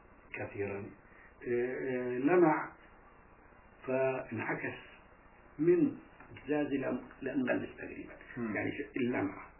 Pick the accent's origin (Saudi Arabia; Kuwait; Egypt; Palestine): Palestine; Mughallis; من قرية مغلس